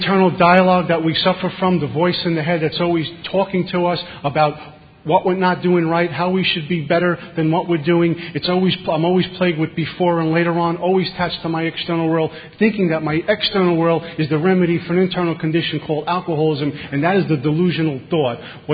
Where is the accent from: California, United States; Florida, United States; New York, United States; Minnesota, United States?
New York, United States; I grew up in Bensonhurst, Brooklyn, where the only crime for membership there is a pinky ring, sunglasses, and gold jewelry.